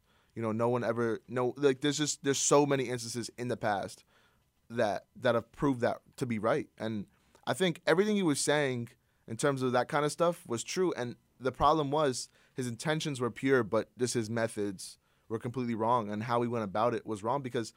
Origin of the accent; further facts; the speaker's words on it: Iran; I'm Iranian.